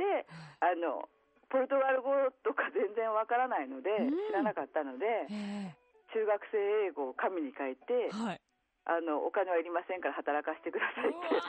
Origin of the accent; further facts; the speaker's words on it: Kyoto, Japan; 私京都出身なので、あの今日うちから取り寄せてやってます。